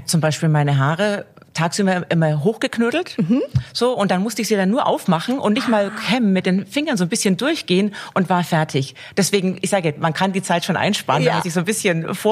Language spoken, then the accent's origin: German; London, United Kingdom; ich bin in London ja groß geworden. Das ist ja eine Riesenstadt, dagegen ist München ein Dorf.